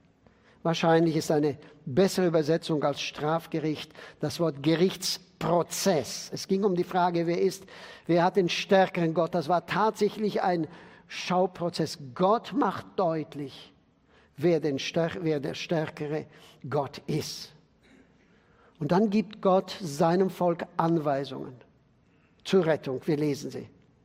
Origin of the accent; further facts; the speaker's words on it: Sibiu, Sibiu County, Romania; Es ist ein Bild aus dem Jahr 1937 in Hermannstadt, meiner Heimatstadt.